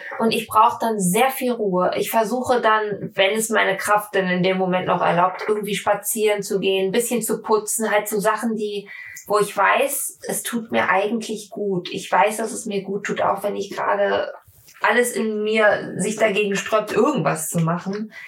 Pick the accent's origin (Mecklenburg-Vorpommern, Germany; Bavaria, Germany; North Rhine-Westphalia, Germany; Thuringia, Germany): North Rhine-Westphalia, Germany; Bielefeld; born there; Ich bin übrigens in Bielefeld geboren.